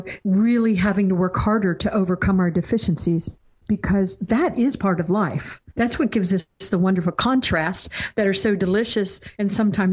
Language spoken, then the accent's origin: English; Florida, United States; now in Virginia, United States; I was raised as a Christian. I come from Florida. I'm in Virginia now, but so I come from the South, and I was raised in the Baptist part of the Christian faith.